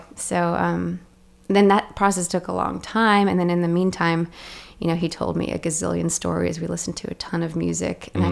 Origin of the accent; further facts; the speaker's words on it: Louisville, Kentucky, United States; also born or lived in Indiana / Missouri; But I was born I grew up in Indiana, Missouri, and Kentucky. But Kentucky is where I call home because I know people that live there still, and I learned to drive there